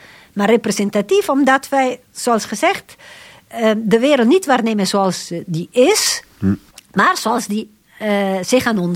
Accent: Italy; accent: Italian; Dutch is a second language; mijn eigen stem en mijn Italiaans accent niet te horen

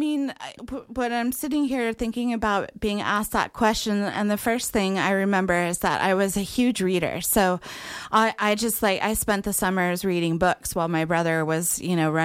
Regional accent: California, United States; No, they landed on Cement Hill, but I grew up on Red Dog Road.

